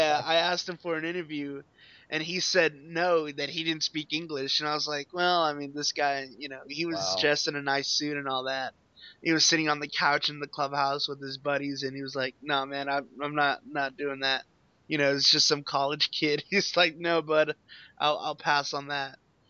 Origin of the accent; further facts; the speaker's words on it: Corpus Christi, Texas, United States; the Corpus Christi Hooks, my hometown.